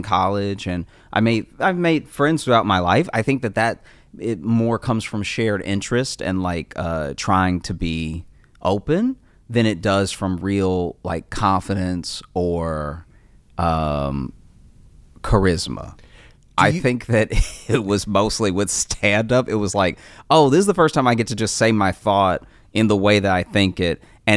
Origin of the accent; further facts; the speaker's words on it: the South, United States; some of it was just growing up in the South where I was.